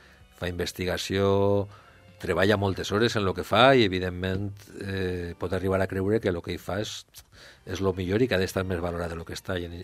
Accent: Valencian Community, Spain; Perquè jo crec que com a valencians... treballem per a tot el món

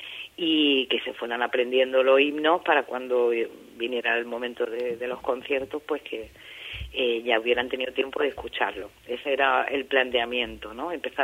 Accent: Granada, Andalusia, Spain; moved away; also born or lived in Madrid; me fui de Granada hace 25 años, llegué a un Madrid que empezaba, ¿no?, a explotar en multiculturalidad

